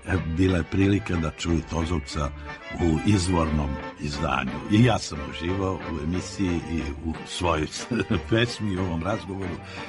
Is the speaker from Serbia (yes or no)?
yes; Kraljevo, Šumadija and Western Serbia, Serbia; napisao sam kao dete u Kraljevu